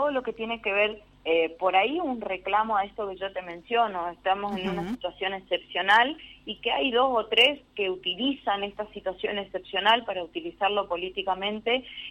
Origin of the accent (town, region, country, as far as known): Argentina